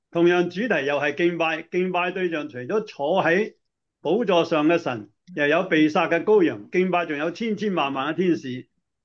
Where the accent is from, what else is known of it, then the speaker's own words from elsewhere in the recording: China; 血系通常我哋中国人讲话发生血案，即系咩意思啊？